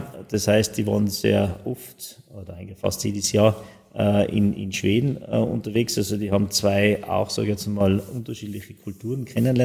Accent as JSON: {"language": "German", "region": "Tyrol", "country": "Austria", "said": "als Tiroler muss man mehr reisen, damit man sieht, wie schön das eigene Land ist."}